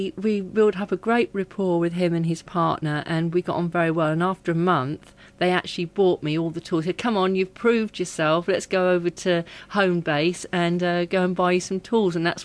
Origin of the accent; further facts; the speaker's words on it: East of England, United Kingdom; I was born in Suffolk and to a loving family. I have a younger brother called Mark, and my mother is Italian. She was born in Borgo Mazzano in Italy.